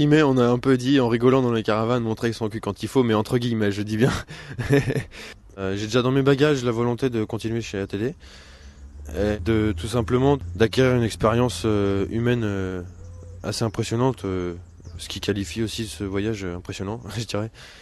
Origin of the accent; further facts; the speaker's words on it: Brest, Brittany, France; je viens de Brest, j'ai 24 ans